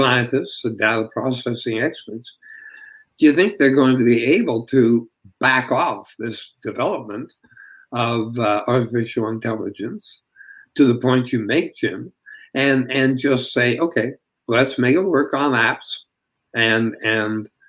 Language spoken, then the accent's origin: English; Canada; And I'm a Canadian, so I don't have a dog in the race.